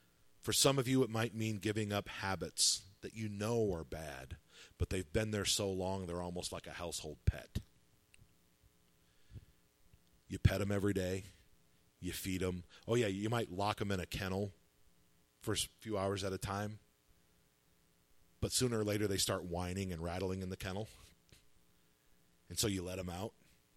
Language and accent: English; Tioga, United States; I was born and raised right here in Tioga. I've lived in Tioga County all my life.